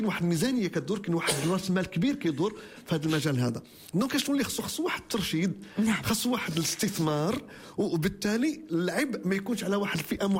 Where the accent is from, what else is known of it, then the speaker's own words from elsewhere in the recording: Morocco; حنا كنا مغاربه وكنا عايشين في نفس البيئه